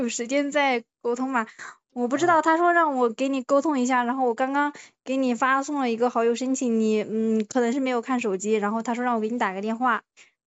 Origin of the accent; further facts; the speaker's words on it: Zigui, Hubei, China; 哦，我老家是秭归的。